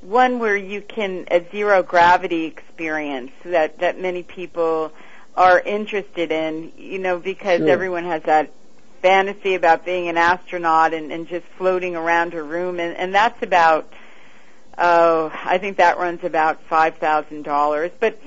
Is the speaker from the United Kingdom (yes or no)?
no; New York City, New York, United States; No, I don't, but I did grow up here in New York.